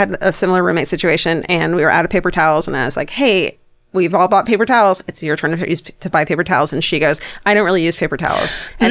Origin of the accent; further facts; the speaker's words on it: Michigan, United States; This is my hometown murder story from the Detroit suburbs, where my dad was a cop